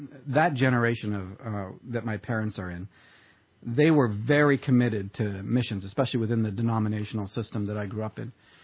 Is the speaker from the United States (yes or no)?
no; Highlands, Papua New Guinea; also born or lived in Canada; basically my whole childhood in the highlands of New